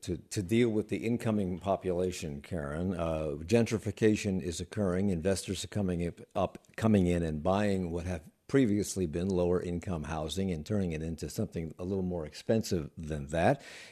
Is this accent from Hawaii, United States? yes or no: no; Washington, District of Columbia, United States; And I grew up in the Washington area.